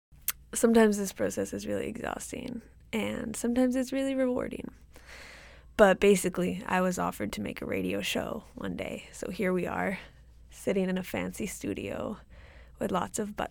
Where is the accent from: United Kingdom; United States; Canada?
Canada; Vancouver, British Columbia; British, and I live in so-called British Columbia, Canada. I grew up in East Vancouver, East